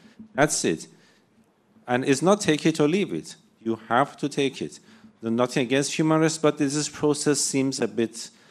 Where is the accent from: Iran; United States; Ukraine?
Iran; I grew up in Iran, a very ultra-religious society and tyranny